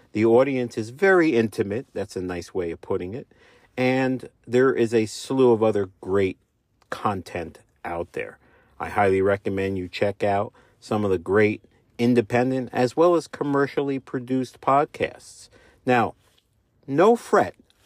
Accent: New Jersey, United States; I'm from Jersey, as they say. Apparently, that's how I'm supposed to say it when I talk.

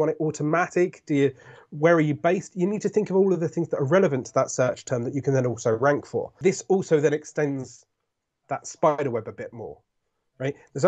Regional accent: United Kingdom; I've had a nice cup of tea, because I'm British

